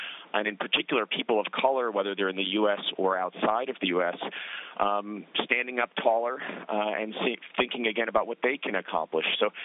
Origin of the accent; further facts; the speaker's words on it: New York City, New York, United States; I'm a New Yorker and grew up there and was honored by my high school kind of in the aftermath of the Nobel Prize.